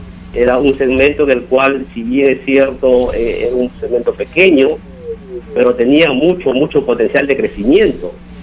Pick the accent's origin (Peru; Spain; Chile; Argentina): Peru; moved away as an adult; now in United States; yo soy peruano. En el año 97, a raíz de ciertas situaciones familiares, mi padre se comunica conmigo